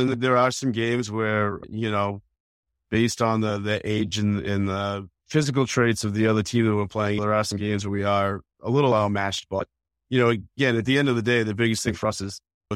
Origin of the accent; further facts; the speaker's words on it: Burlington, Massachusetts, United States; So I grew up in Burlington. Burlington, Mass. Played hockey growing up.